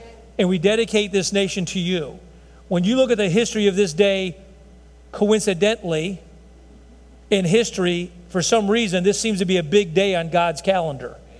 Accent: Texas, United States; Who are you? I'm an American. I'm a Texan.

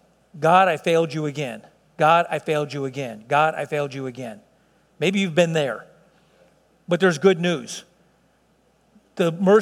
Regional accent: Chicago, Illinois, United States; As a kid, you know, I'm from Southside Chicago

